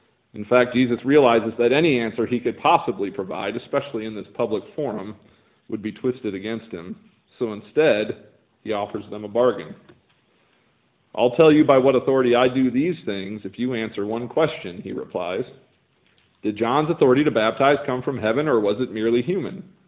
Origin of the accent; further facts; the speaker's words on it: Portage, United States; I grew up actually in Portage, so not far from here